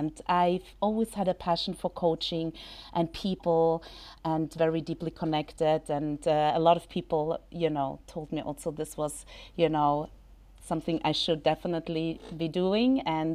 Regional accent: Austria; also born or lived in Israel / England; now in United States; Yeah, so basically I was born in Israel. I grew up in Austria. I lived in England, and now I live in the United States.

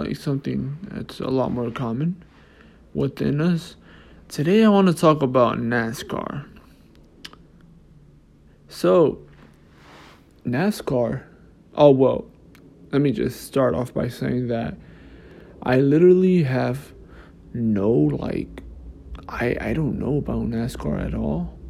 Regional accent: Fontana, California, United States; Oh, and then right here where I'm from Fontana. There's like, a speedway. I'm not too far from it.

